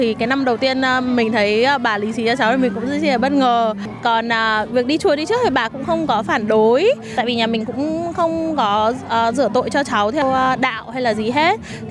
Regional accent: Northern Vietnam, Vietnam; Tại mình là bởi vì mình người Bắc thì mình có món nem khác với món chả giò ở đây

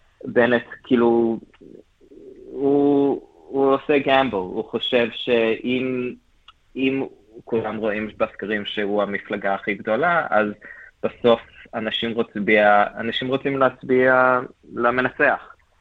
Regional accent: Melbourne, Victoria, Australia; born or raised there; moved away as an adult; now in Israel

